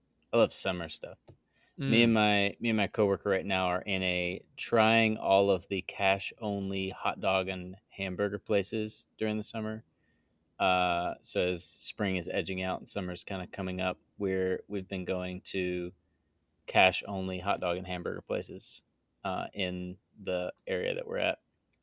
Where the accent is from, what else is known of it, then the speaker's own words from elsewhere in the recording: Greensboro, North Carolina, United States; I grew up in Greensboro